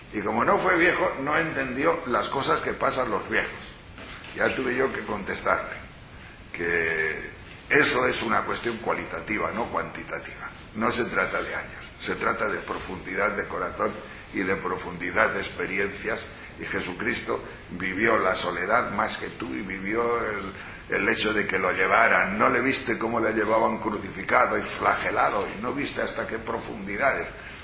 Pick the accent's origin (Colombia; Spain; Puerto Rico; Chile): Spain; Peñalver, Castilla-La Mancha; now in Móstoles, Spain; yo salí de Peñalver, pues la verdad es que Peñalver era mucho Peñalver. Y de repente a Móstoles, y además no sabíamos ni a lo que veníamos